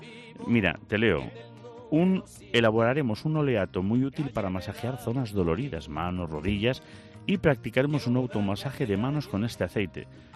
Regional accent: Spain; como los españoles somos así

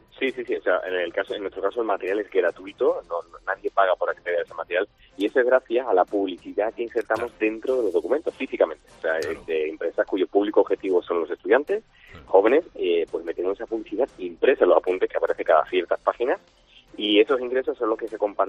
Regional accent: Seville, Andalusia, Spain; Somos todos de Sevilla, estudiamos en la Universidad de Sevilla

